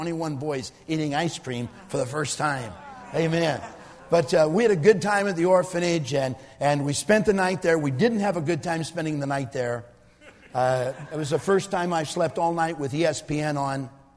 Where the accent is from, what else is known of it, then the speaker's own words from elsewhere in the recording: England, United Kingdom; I can't even talk to him because, you know, I'm English and he's Tamil